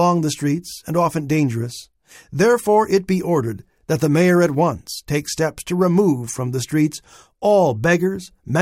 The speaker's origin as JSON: {"language": "English", "town": "Omaha", "region": "Nebraska", "country": "United States", "tie": "born or raised there", "lives_now": "Chicago, United States", "said": "My hometown of Omaha had one. My present city of Chicago passed a law in 1881"}